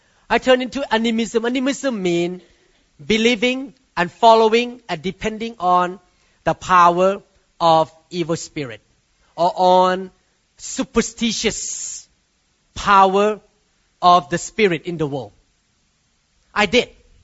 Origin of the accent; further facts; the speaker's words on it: Thailand; I don't want to mention the name. You can guess because I came from Thailand.